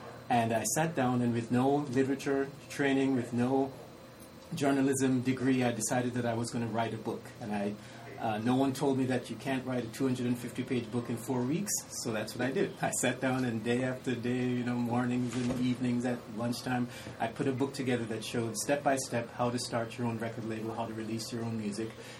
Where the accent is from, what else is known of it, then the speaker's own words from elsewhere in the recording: Jamaica; I'm originally from Jamaica